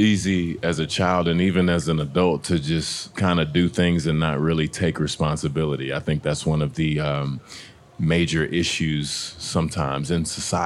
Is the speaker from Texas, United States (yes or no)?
yes; Texas, United States; I'm from Texas.